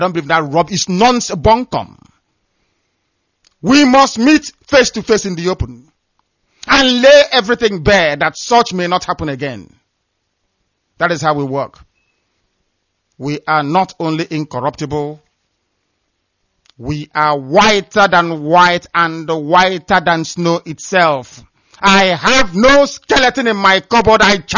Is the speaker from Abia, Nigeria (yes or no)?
yes; Ibeku, Abia, Nigeria; I come from Isiama Faruku in Ibeku. Ibeku is in Biafra land.